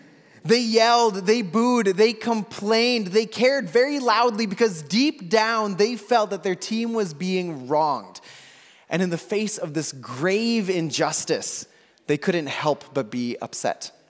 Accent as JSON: {"language": "English", "town": "Milwaukee", "region": "Wisconsin", "country": "United States", "tie": "born or raised there", "said": "last week I got to watch the Minnesota Timberwolves play basketball against my hometown Milwaukee Bucks."}